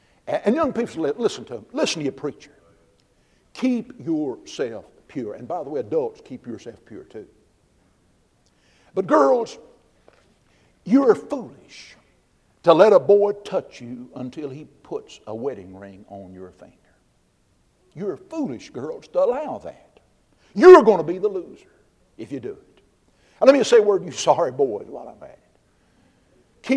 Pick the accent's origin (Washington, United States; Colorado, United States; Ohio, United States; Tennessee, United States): Tennessee, United States; Soddy; I was captain of the high school football team down at my hometown, Soddy, Tennessee.